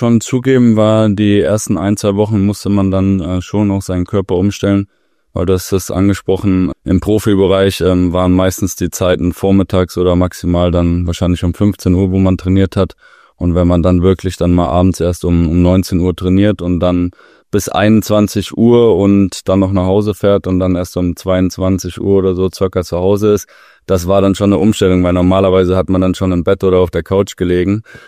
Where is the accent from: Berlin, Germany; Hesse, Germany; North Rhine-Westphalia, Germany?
Hesse, Germany; Kassel; born there; ich komme gebürtig aus Kassel, meine Familie lebt komplett in Kassel.